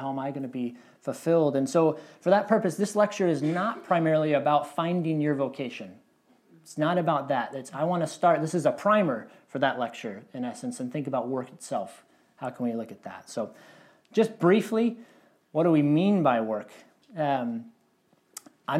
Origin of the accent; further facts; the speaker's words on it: Michigan, United States; I grew up in Michigan, a lot of folks working in the auto industry and factories